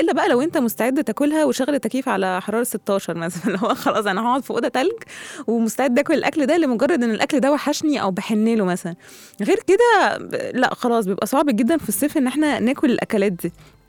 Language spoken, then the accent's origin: Arabic; Egypt; واحنا مصريين شاطرين جدا فيها